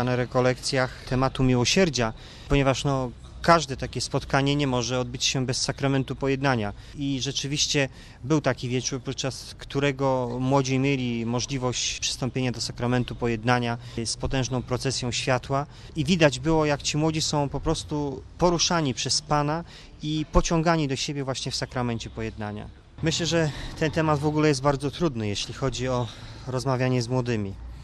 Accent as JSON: {"language": "Polish", "town": "Szczecin", "region": "West Pomeranian Voivodeship", "country": "Poland", "said": "jestem ze Szczecina, jestem lekarzem."}